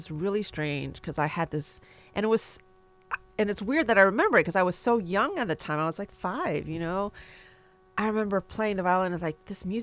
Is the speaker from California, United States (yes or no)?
no; Houston, Texas, United States; born there; also born or lived in Columbus, Ohio; I was born in Houston, Texas, not too much longer after. And we lived in Columbus, Ohio for a few years, actually, where my sister and brother were born.